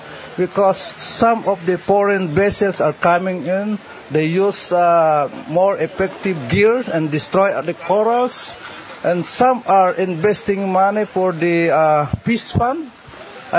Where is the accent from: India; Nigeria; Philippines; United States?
Philippines; English is a second language; I come from Philippines.